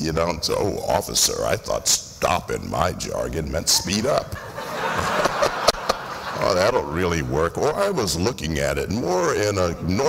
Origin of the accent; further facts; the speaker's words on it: the South, United States; he's from the North, I'm from the South, totally different backgrounds